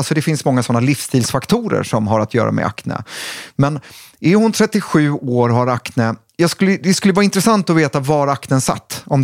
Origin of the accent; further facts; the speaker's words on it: Sweden; Och där är jag ju som tråkig svensk läkare då